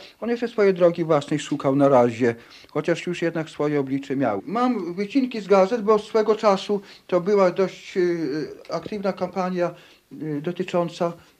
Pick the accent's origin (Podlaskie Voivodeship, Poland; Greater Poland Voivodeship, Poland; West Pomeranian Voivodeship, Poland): Podlaskie Voivodeship, Poland; Tykocin; Po wojnie II światowej w Tykocinie zamieszkałem znowu, bo jestem rodem z Tykocina.